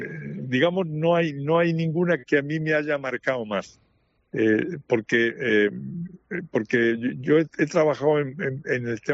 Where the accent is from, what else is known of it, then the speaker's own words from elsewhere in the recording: Salvatierra de los Barros, Extremadura, Spain; como yo soy de Salvatierra de los Barros, pues una de las cosas que más me apasionan es el tema de la alfarería, de la alfarería tradicional